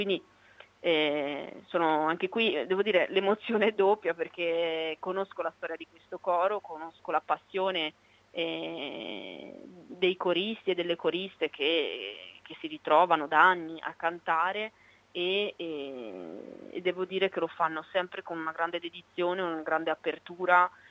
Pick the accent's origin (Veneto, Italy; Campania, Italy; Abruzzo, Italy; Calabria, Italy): Veneto, Italy; Favaro Veneto; nel tessuto sociale di Favaro Veneto, che è il mio paese d'origine